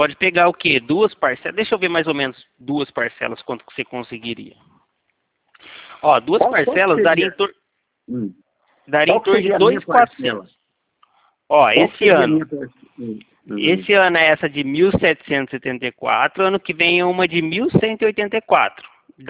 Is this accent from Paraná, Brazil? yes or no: no; Leme, São Paulo, Brazil; Eu sou aqui da cidade de Leme, é interior de São Paulo. Fica perto de Campinas, Ribeirão.